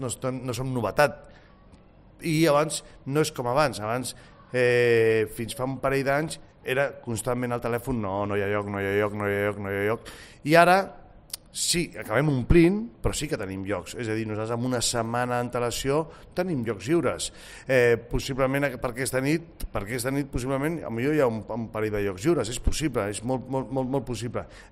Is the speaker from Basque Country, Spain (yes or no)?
no; Catalonia, Spain; i com a catalans o mediterranis cobreix moltes de les nostres curiositats i expectatives